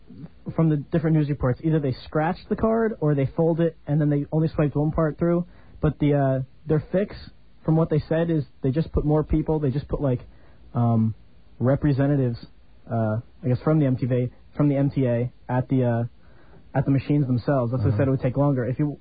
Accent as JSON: {"language": "English", "region": "New Jersey", "country": "United States", "said": "I'm from Jersey, too."}